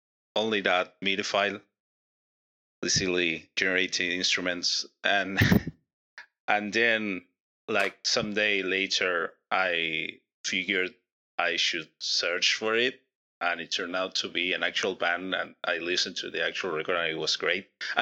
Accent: Argentina; English is a second language; I am from Argentina, not from the US like the rest of most of the people here.

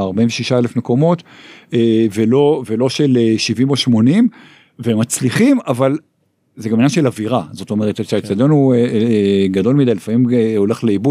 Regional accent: Tel Aviv, Tel Aviv District, Israel; אז אני כילד, עוד לא היה קניון, עוד לא היה קניון, אבל ללכת, ואני... שגדלתי בצפון מזרח תל אביב

